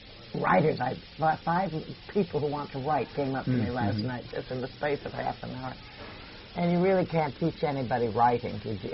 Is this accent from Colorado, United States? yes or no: no; Minnesota, United States; Minnesota. I'm from Minnesota.